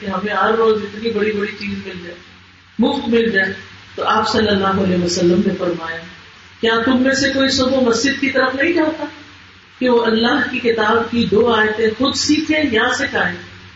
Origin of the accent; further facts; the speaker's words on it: Sargodha, Punjab, Pakistan; تو سارے بہن بھائی جو سیم میں ہم سوتے تھے, سرگودا کے رہنے والے, گرمیوں کے موسم میں کمرے کے اندر نہیں باہر سے چارپائیاں لگی